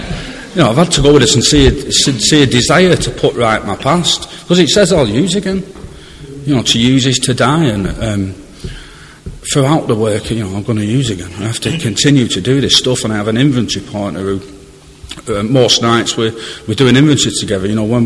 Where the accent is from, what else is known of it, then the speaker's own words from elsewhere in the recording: Preston, North West England, United Kingdom; I'm from Preston, to get that in.